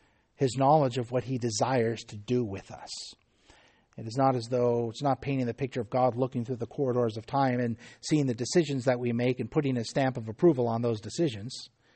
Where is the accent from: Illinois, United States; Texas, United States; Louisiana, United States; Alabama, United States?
Texas, United States; I come from Texas where if you are driving around out in the country and you don't at least raise your finger to the passing car, you've committed a cardinal offense